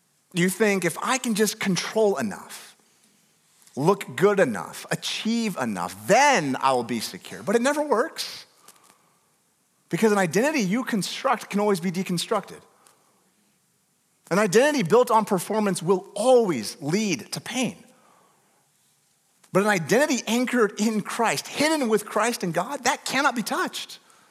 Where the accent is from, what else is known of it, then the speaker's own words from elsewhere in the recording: Washington, United States; if you're new, I'm from Northwest Washington, so every, you know, handful of sermons, you get one of those illustrations.